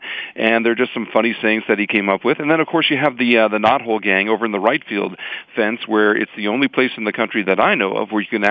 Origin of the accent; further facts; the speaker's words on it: Stamford, Connecticut, United States; Of course, growing up, I grew up in Stamford, Connecticut, just an hour from Yankee Stadium, so I went to games all the time with my dad